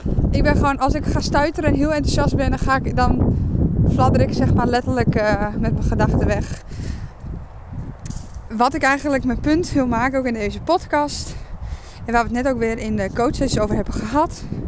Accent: Friesland, Netherlands; En ik ben opgegroeid in Friesland.

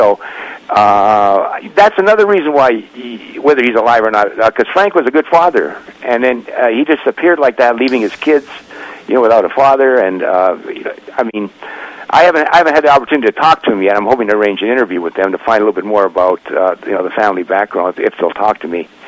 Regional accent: Thunder Bay, Ontario, Canada; I'm Canadian by birth.

